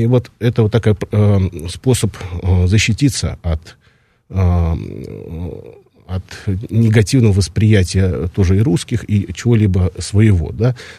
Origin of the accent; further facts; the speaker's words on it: Siberia, Russia; я русский, я сибиряк, потому что я из Сибири.